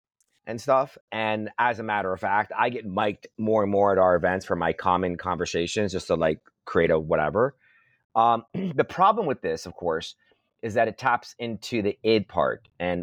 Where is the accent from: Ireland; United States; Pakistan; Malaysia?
Pakistan; And by the way, I'm Pakistani. I don't sweat easy.